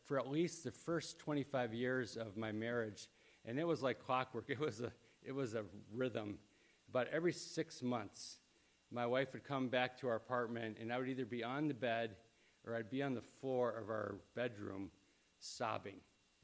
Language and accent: English; Chicago, Illinois, United States; We grew up out in Chicago, but there's indoor tennis places, and we would play tennis.